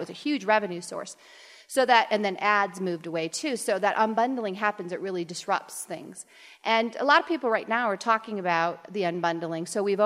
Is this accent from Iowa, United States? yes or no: yes; Iowa, United States; I was a farm girl. I grew up in Iowa, and I went to a small liberal arts college, and I was so homesick